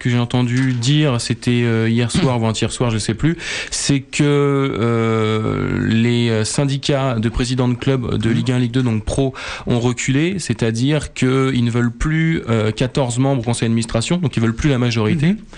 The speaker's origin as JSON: {"language": "French", "country": "France", "said": "je suis un peu chauvin parce que je suis français"}